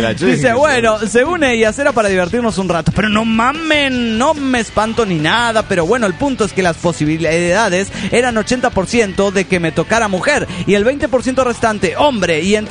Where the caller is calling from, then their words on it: Venezuela; Hola, soy el vampiro de Banhua, Venezuela.